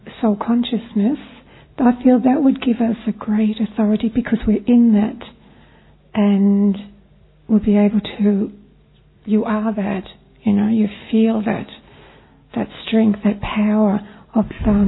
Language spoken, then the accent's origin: English; Australia; I'm from Australia.